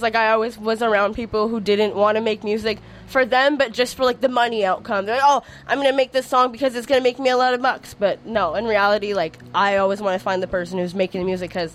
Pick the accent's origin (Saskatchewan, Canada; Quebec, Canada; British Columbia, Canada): Quebec, Canada; Montreal; I'm from Montreal, might as well dabble with the Montreal people